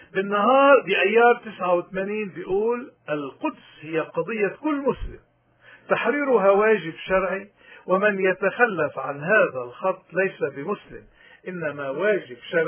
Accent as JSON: {"language": "Arabic", "country": "Lebanon", "said": "من هون نحن كلبنانيين مش مفروض نقول لا ما خصنا"}